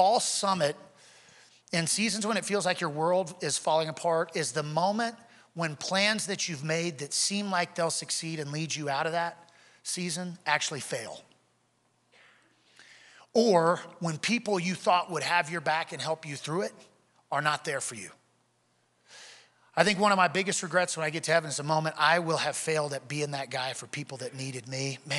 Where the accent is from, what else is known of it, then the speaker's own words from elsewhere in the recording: Louisiana, United States; now in Colorado, United States; Now, I'm from Louisiana. I didn't have any idea what this concept was until we got to Colorado.